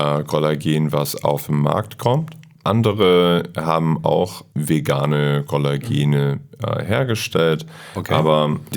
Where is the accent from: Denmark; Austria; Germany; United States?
United States; German is a second language; ich komme aus Amerika und ja, ich bin in den Staaten aufgewachsen.